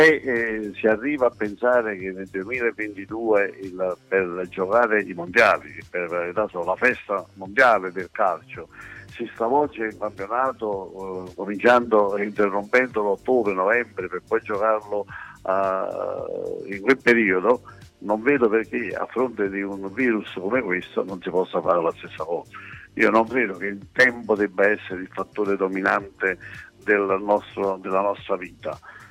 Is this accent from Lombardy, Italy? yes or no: no; Naples, Campania, Italy; io sono napoletano di Napoli e vivo a Napoli